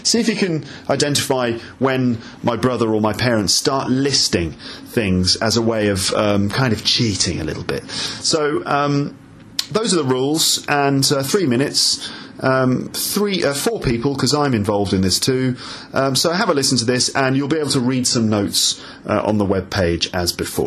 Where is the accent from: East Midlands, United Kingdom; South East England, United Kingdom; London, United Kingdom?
London, United Kingdom; I'm an English teacher from London